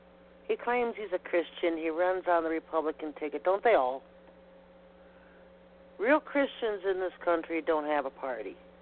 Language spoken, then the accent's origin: English; Cleveland, Ohio, United States; Cleveland's my hometown. I grew up outside of Cleveland. I don't live too far from Cleveland now